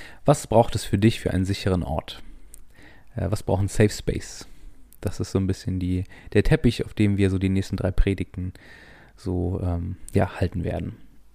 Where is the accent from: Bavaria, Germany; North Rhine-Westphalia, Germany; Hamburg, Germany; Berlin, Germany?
North Rhine-Westphalia, Germany; ich komme aus dem Kölner Umland